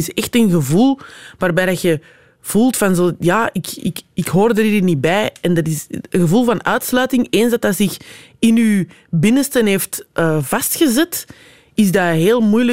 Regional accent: Antwerp, Flanders, Belgium; Of vraag van waar bent je? En als ik zeg Antwerpen

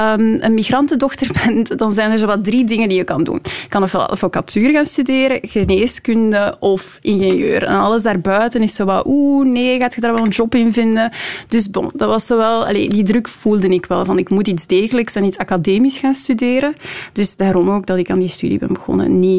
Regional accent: Leuven, Flanders, Belgium; now in Brussels, Belgium; want ik deed rechten in Leuven, de stad waar ik opgegroeid ben.

